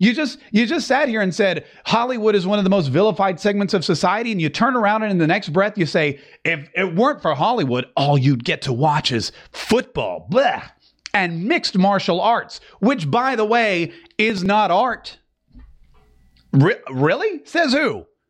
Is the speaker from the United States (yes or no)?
no; Canada; I'm Canadian, and we are lovely people, and also not too bad to look at.